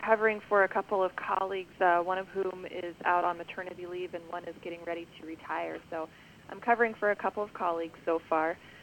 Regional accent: Indiana, United States; moved away as an adult; I was born and raised in Indiana, and I came out to Des Moines for medical school

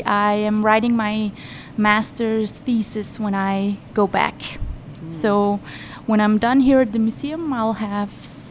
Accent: Roskilde, Zealand, Denmark; Well, I grew up in Roskilde, which is a city about 30 minutes from Copenhagen. It was the capital of Denmark in the Viking Age.

